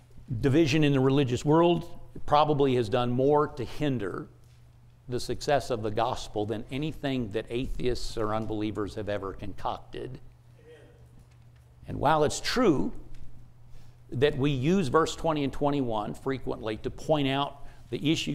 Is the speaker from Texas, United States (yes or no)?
yes; Arlington, Texas, United States; I'm from Arlington, up in the Metroplex, by the way, Northwest Church in Arlington.